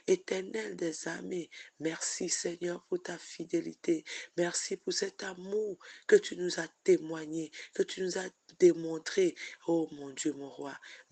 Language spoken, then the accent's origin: French; Togo; et nous sommes toutes du Togo.